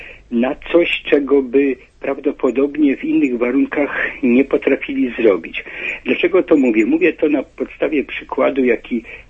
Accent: Jarosław, Subcarpathian Voivodeship, Poland; Ja pochodzę z Jarosławia

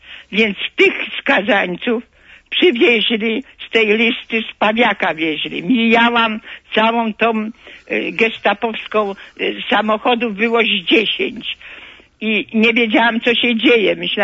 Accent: Warsaw, Masovian Voivodeship, Poland; Ja jestem warszawianką, mam 85 lat

